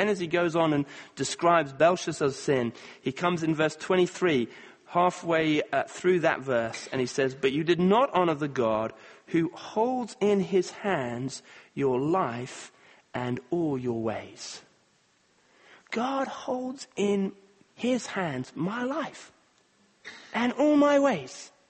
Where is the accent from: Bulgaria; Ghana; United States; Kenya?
Kenya; It was a guy called Dennis Tongoy, a Kenyan man. I grew up in Kenya.